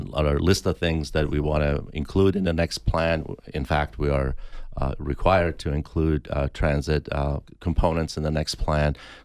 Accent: Wisconsin, United States; I grew up in Wisconsin, and we only had 3 months of construction season.

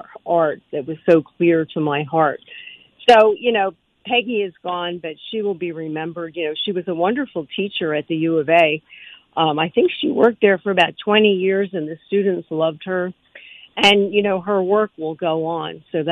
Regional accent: Philadelphia, Pennsylvania, United States; we were floored to find out that we were both born and raised in Philadelphia. We both grew up in devout Irish Catholic families

